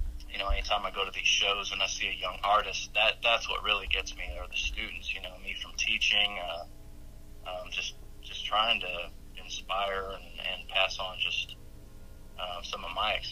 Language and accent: English; Sapulpa, Oklahoma, United States; when I moved to Sepulpa, back to my hometown